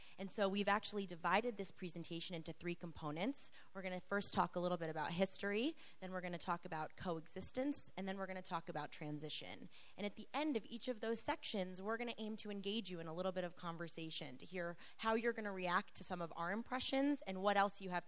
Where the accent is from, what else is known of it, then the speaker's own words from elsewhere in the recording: United States; I'm from the United States.